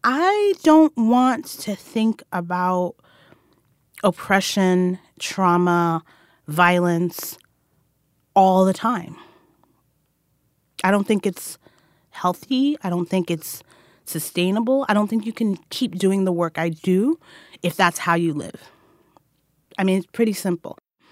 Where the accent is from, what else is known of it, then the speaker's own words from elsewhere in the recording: New York City, New York, United States; I'm a black Muslim woman, born and raised in New York City.